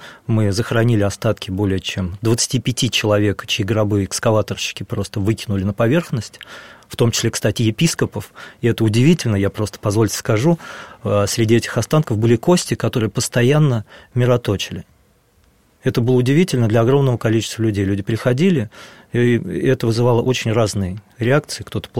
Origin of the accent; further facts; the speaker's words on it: Moscow, Russia; чтобы этот некрополь стал местом, где мы, неравнодушные москвичи, могли бы молиться